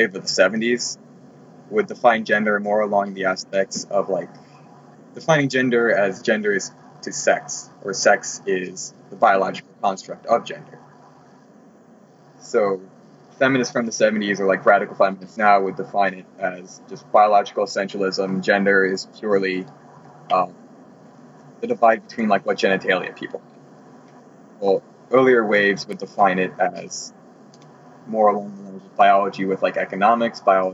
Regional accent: Pittsburgh, Pennsylvania, United States; I'm an anarchist from Pittsburgh

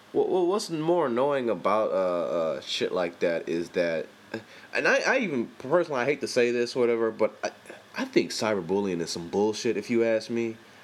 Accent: Compton, California, United States; And now, granted, I grew up in Compton, so I'm just telling you right now, people, cyberbullying to me doesn't exist

